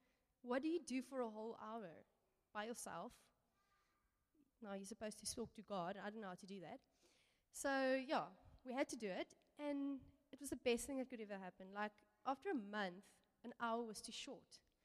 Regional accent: Pretoria, Gauteng, South Africa; also born or lived in Port Elizabeth / Mafeking; I was born in Belleville, Rock City, and from there we moved to Port Elizabeth, then we moved to Pretoria, from Pretoria to Mafeking, back to Pretoria, and I started my high school career in Pretoria.

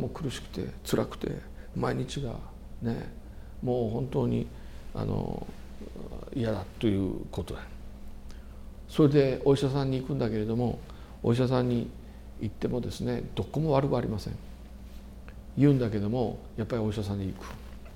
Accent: Ibaraki, Japan; 私も茨城出身なんで、茨城に筑波学園都市っていうのがありますけど

